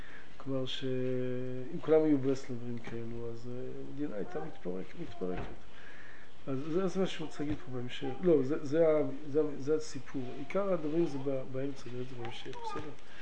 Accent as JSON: {"language": "Hebrew", "town": "Ginosar", "region": "Northern District", "country": "Israel", "said": "הוא מקיבוץ, אני חושב מגנוסר, אני מקיבוץ גנוסר"}